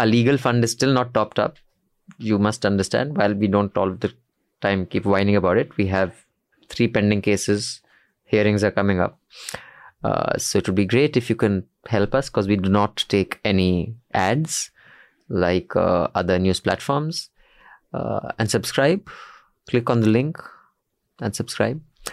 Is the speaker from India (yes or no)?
yes; Dehradun, Uttarakhand, India; From Dehradun, my hometown.